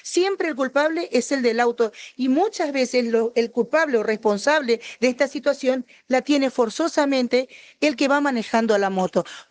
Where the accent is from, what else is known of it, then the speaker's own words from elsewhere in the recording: Marcos Paz, Buenos Aires Province, Argentina; yo soy de Marcos Paz, provincia de Buenos Aires.